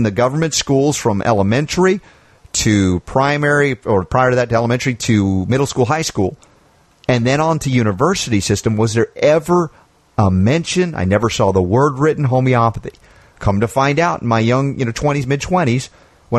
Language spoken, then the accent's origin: English; United States; I know much of my young life, Liam, growing up in the United States